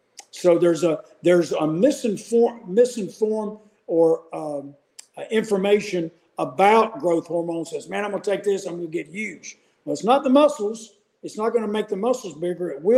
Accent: Kannapolis, North Carolina, United States; So Charlotte, outside Charlotte, Kannapolis, my hometown. And we were living outside Charlotte.

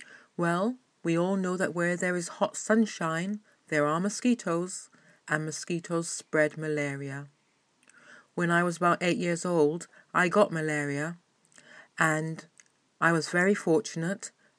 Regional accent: Kaduna, Kaduna State, Nigeria; also born or lived in London; I was born in London in 1961 of West Indian parentage. When I was nearly four, my dad, an air conditioning and refrigeration engineer, got a job in Nigeria and we all moved to Kaduna in the north of Nigeria.

